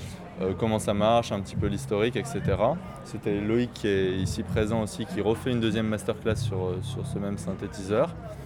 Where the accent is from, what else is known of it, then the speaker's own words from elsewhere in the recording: Bordeaux, Nouvelle-Aquitaine, France; Et nous sommes de Bordeaux, donc on a fait un melting pot de tout ça